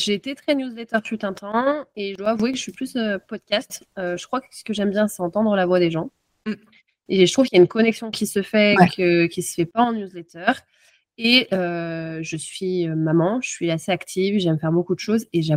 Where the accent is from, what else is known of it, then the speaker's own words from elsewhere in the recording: Lyon, Auvergne-Rhône-Alpes, France; also born or lived in Los Angeles; j'ai vécu à Lyon. Donc moi, je suis originaire de Lyon. J'ai vécu à Lyon pour mes études. J'y ai habité aussi en tant qu'enfant. Je suis partie aux États-Unis pour mes études. Donc, j'ai vécu à Los Angeles. Donc, si, j'ai été toute la citadine.